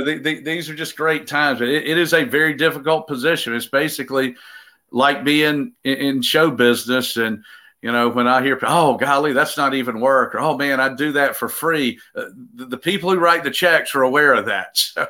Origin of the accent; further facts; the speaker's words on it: Statesboro, Georgia, United States; when I was a little kid growing up in Statesboro that I'd be rubbing elbows with.